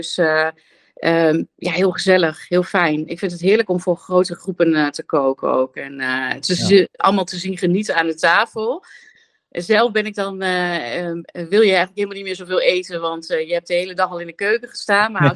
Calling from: Zwolle, Overijssel, Netherlands

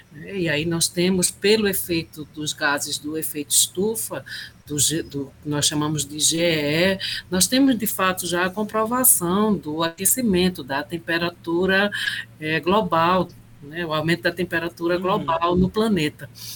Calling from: Recife, Pernambuco, Brazil; Eu falo de Recife

